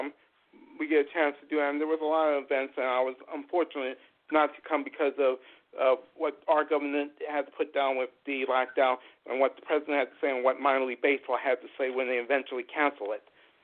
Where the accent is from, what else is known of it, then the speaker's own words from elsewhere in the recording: Fayetteville, North Carolina, United States; I hope you can probably come to my hometown of Fayetteville, North Carolina